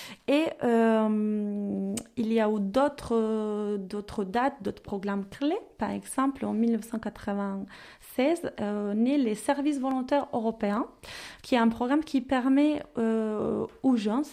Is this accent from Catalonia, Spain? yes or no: no; Málaga, Andalusia, Spain; Alors, moi, je viens de Malaga et j'ai fait mes études à Grenade.